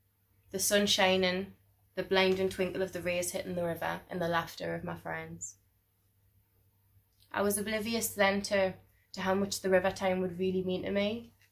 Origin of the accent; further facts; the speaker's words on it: Newcastle, North East England, United Kingdom; My accent may not show it at times. I can be very well spoken, especially in new company, but get me relaxed and around friends and family and you'll hear it. The place I'm proud to be from.